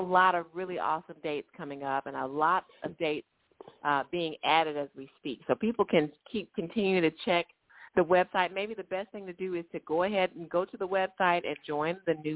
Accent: Anniston, Alabama, United States; But I'm also going to be in Anniston, Alabama. It's great to be in my hometown when I can.

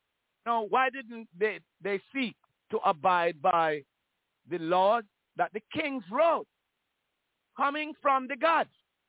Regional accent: Jamaica; I grew up in Jamaica, and my parents never talk about slavery.

